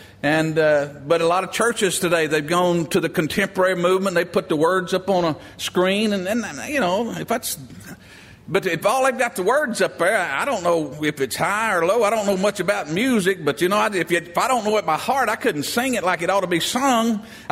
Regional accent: Alabama, United States; Hey, I'm from Alabama. We got hackers up there, amen.

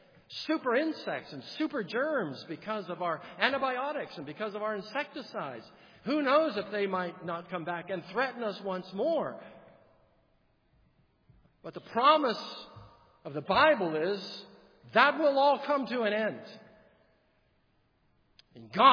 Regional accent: California, United States; I grew up in California. We felt earthquakes all the time.

